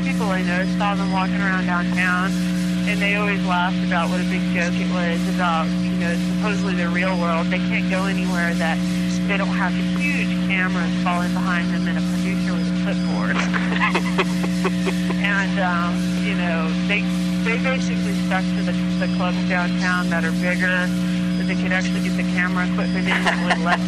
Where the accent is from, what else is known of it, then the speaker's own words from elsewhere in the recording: Texas, United States; where I grew up in West Texas, my family still lives around Midland, which is actually where the president's from.